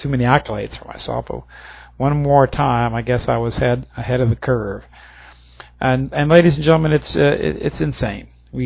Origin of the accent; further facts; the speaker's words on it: Louisiana, United States; I'm in the United States now. I'm in my home state, Louisiana.